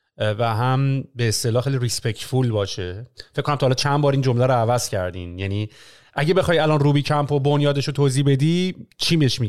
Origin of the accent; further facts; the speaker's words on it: Iran; moved away; ما حالا بحث از ایران اومدم بیرونم داشتیم